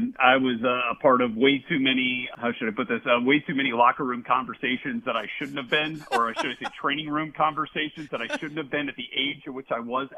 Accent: New Orleans, Louisiana, United States; And so I grew up in New Orleans

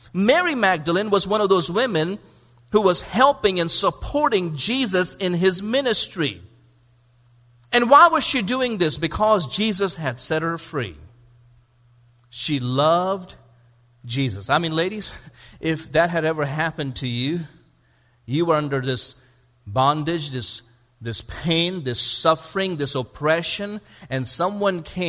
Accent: India; I grew up in India

